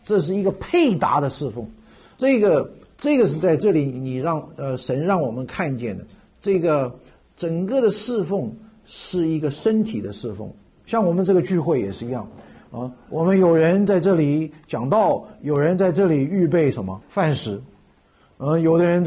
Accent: China; 中国人是最自私的，真的，我们都是中国人

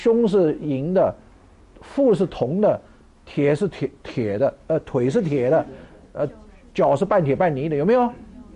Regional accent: Taiwan; 我自己是生在台湾，长在台湾，

